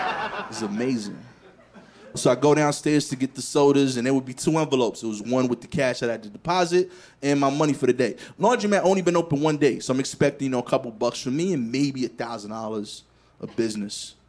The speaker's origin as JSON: {"language": "English", "town": "Brooklyn", "region": "New York", "country": "United States", "said": "I'm from East New York, Brooklyn."}